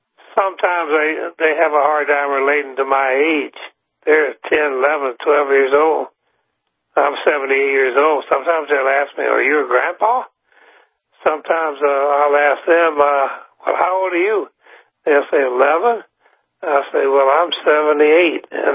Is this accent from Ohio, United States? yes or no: no; Louisiana, United States; Well, I was born and raised in Louisiana.